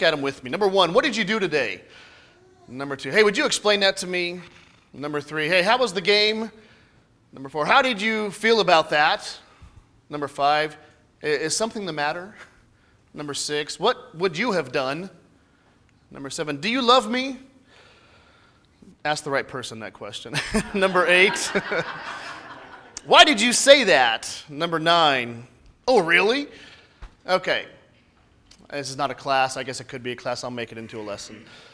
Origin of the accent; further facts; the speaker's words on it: California, United States; also born or lived in the South; But I grew up in California, not a Christian.